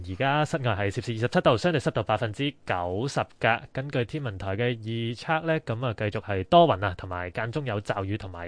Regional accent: Hong Kong; 除咗我哋香港人啊，比较关注到呢一个嘅港区嘅国安法啦

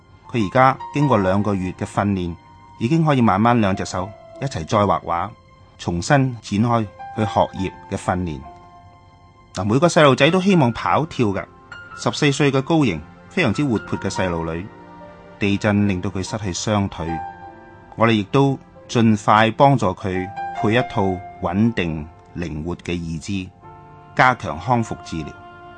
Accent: China; 这个是我们中国人最重视亲人团聚的时刻

